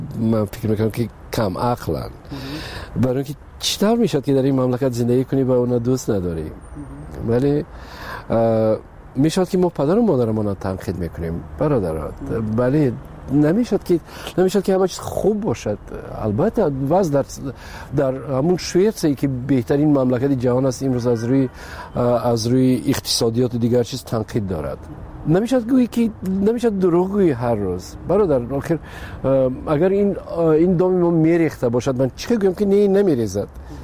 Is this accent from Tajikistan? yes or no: yes; Tajikistan